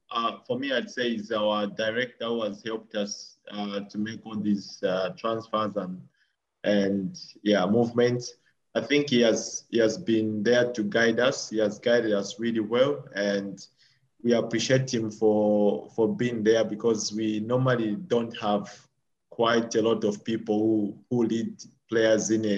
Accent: Chambishi, Copperbelt, Zambia; So growing up in Chambishi, for me was fun, was nice because I was surrounded by my family, friends

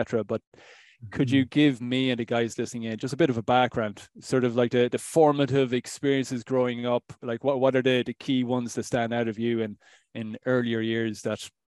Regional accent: Ireland; I'm Irish.

